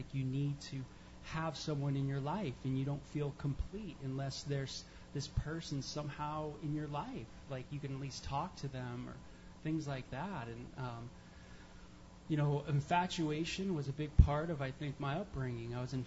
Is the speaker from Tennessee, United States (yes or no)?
no; North Hollywood, California, United States; I'm from North Hollywood, from the valley where pornography is an industry.